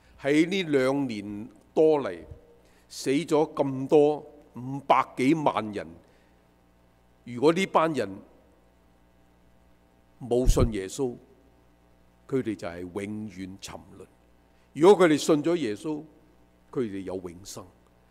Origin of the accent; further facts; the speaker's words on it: China; 我们中国人我们就乱拜廿四，所以你会看见中国人呢最多人拜的十个偶像是什么呢？